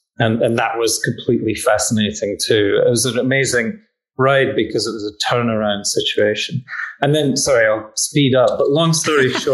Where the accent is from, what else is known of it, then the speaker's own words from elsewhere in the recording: Scotland, United Kingdom; I grew up in Scotland